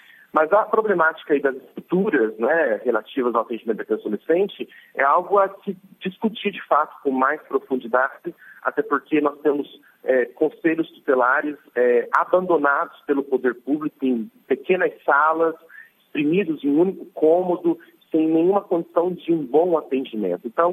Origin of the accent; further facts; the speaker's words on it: Londrina, Paraná, Brazil; Eu hoje estou aqui no interior da Bahia, eu sou de Londrina, no Paraná, hoje estou aqui na cidade de Paulo Afonso, extremo norte aqui da Bahia